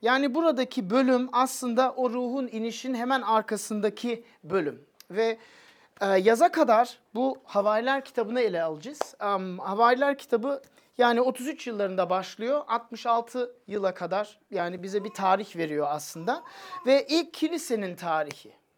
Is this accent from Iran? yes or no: no; Germany; 80'lerde ve 90'larda Almanya'da ilginç bir şey oldu. Biliyorsunuz ben çocukluğumu orada geçirdim.